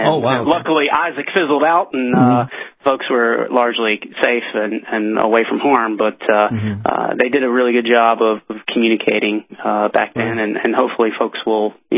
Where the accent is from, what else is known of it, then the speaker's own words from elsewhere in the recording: Vidalia, Georgia, United States; I'm actually originally from Vidalia, Georgia, about an hour from Savannah.